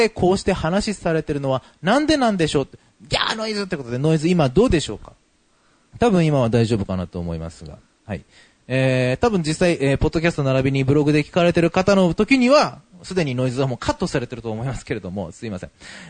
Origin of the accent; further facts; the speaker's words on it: Miyazaki, Japan; also born or lived in Tokyo; 私の地元宮崎にその当時まだ彼女は住んでいて、私が東京だったんですね